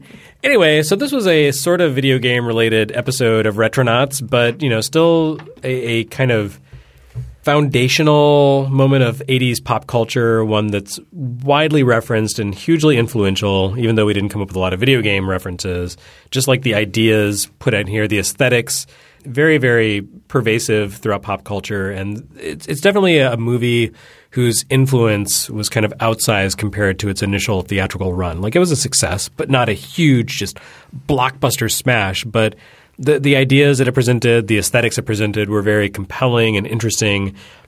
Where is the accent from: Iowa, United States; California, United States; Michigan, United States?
Michigan, United States; Flint; born there; I remember, you know, I was born in Flint, Michigan and went back there to visit family every couple of summers when I was a kid.